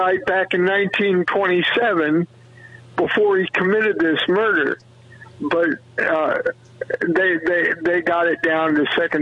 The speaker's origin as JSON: {"language": "English", "town": "Muncie", "region": "Indiana", "country": "United States", "tie": "born or raised there", "said": "When I was doing my research, I saw pictures of a Klan ladies' auxiliary from my hometown of Muncie, Indiana."}